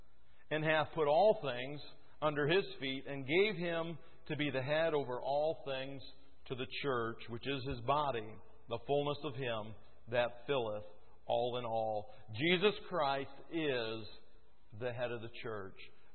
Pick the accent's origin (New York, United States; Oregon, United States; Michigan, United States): Michigan, United States; I identify with Michigan because I know what I have. I know what's there. I'm from Michigan. I enjoy Michigan.